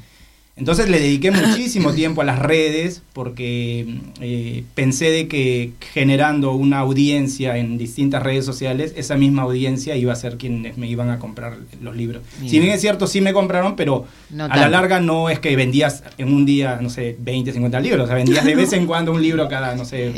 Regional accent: Lima, Peru; born there; nací en Lima, Perú, tengo 34 años.

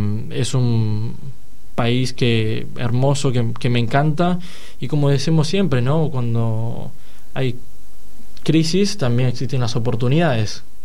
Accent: Fujian, China; now in Argentina; yo soy de la ciudad de Fujian, de la provincia de Fujian. Y la verdad que muchos de los chinos que estamos en Argentina somos de la provincia.

